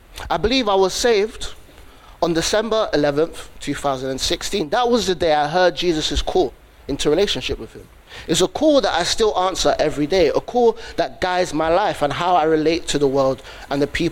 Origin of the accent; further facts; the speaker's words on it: Hackney, London, United Kingdom; born there; So I was born in Hackney, the north side of the bridge.